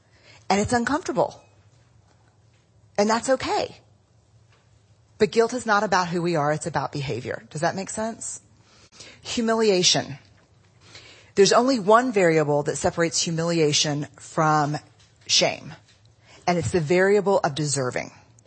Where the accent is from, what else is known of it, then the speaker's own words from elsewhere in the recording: Texas, United States; I mean, we're from Texas. So yeah, we're strict.